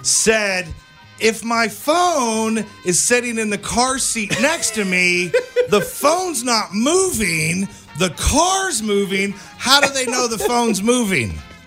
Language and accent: English; Texas, United States; I grew up in Texas, but my grandmother and my grandfather lived in Coffeyville, Kansas on a farm.